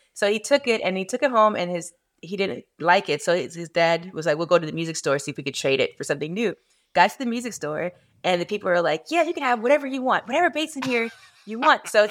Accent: Miami, Florida, United States; now in Atlanta, United States; No, I'm from Miami, Florida.

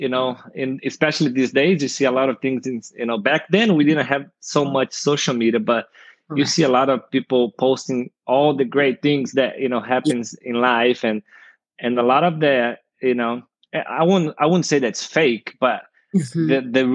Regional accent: Brazil; I came from Brazil, from a huge city, a major city in Brazil with like millions and millions of people. And I came to Chickasha, Oklahoma, which I think back then, I don't know, if I remember right, it was about 10,000 people in the whole town.

